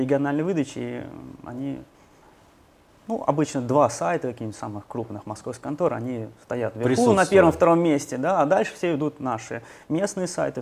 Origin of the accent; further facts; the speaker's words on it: Nizhny Novgorod, Nizhny Novgorod Oblast, Russia; Я живу и родился, и работаю в Нижнем Новгороде.